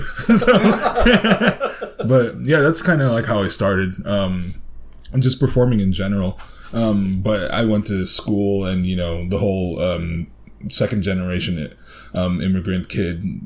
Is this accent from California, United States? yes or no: yes; Long Beach, California, United States; I grew up in Long Beach, and I went to an elementary school that was like 80-90% Filipino, right?